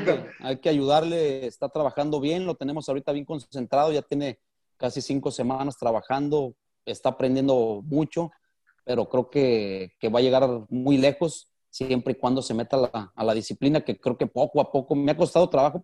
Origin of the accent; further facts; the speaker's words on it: Mexico; Y como mexicano es un orgullo